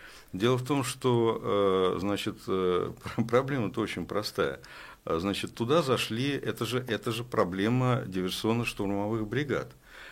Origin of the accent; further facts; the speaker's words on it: Moscow, Russia; moved away as an adult; я москвич, я всю жизнь, вот, за исключением последнего года, прожил в Москве.